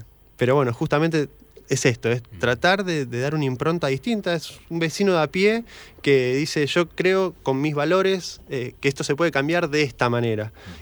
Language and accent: Spanish; Neuquén, Argentina; Soy de Neuquén Capital, sí, nací y criado en Neuquén.